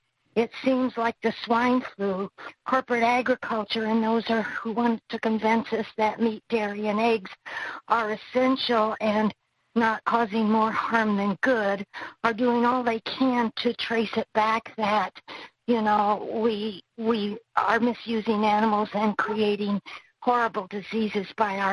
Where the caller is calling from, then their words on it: Fincastle, Indiana, United States; I'm calling from Finn Castle, Indiana.